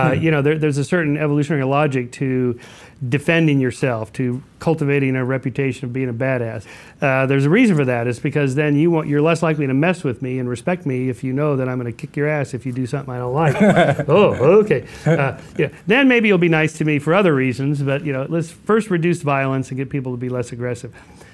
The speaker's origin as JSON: {"language": "English", "region": "California", "country": "United States", "said": "like by trying to navigate the New York subway system as a Californian who only ever drives anywhere."}